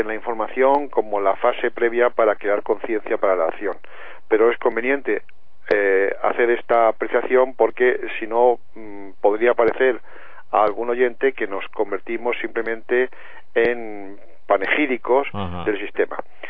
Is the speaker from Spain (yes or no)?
yes; Spain; El ataque a una economía relativamente grande, como la española, somos el octavo, el noveno país industrial del mundo